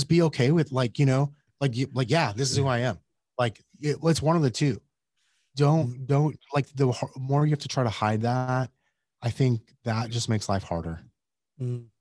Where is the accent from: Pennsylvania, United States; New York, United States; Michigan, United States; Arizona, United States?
Arizona, United States; Yuma; I grew up in Yuma, Arizona. For those of you who don't know where Yuma, Arizona, it is on the border of California, Arizona, and Mexico.